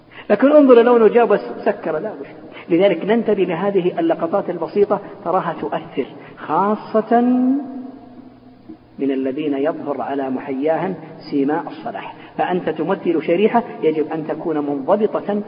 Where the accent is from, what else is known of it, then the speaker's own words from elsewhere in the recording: Al-Qassim, Saudi Arabia; هذا المشايخ الكبار عندنا في القصيم